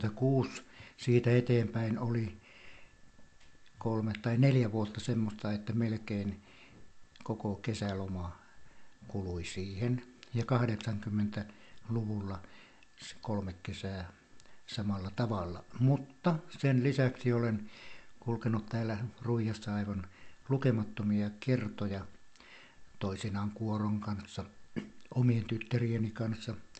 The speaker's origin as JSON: {"language": "Finnish", "region": "Lapland", "country": "Finland", "tie": "born or raised there", "said": "itse olen tuolta Lapista kotoisin ja elänyt suunnilleen samanlaista elämää nuoruudessa kuin täälläkin. Ja ennen kaikkea se murre, jota puhuin, oli samaa kuin mitä täällä puhutaan."}